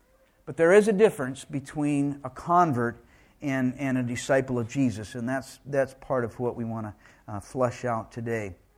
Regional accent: Kalimantan, Indonesia; English is a second language; growing up in Kalimantan.

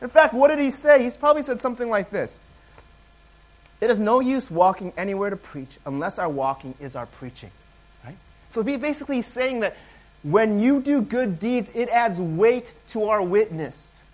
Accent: Chicago, Illinois, United States; also born or lived in Michigan; I grew up in Chicago, and I lived in Chicago, and then I lived in Michigan, right?

